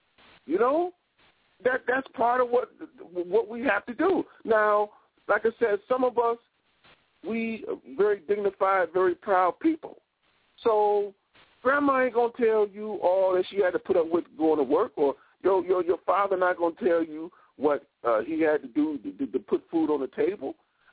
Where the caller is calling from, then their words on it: Washington, District of Columbia, United States; For example, I'm calling you from the Washington, D.C. area, right?